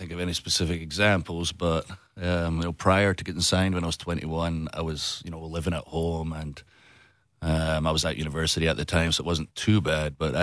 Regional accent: United Kingdom; I've been out of the UK so long, I just don't know. And I'm not American

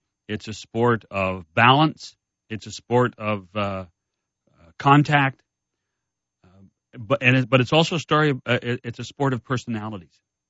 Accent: Canada; Being Canadian, we had a political party in our country

